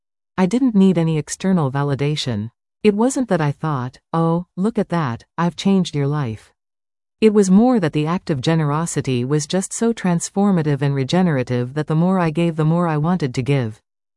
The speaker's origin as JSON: {"language": "English", "region": "California", "country": "United States", "said": "And I was from Silicon Valley."}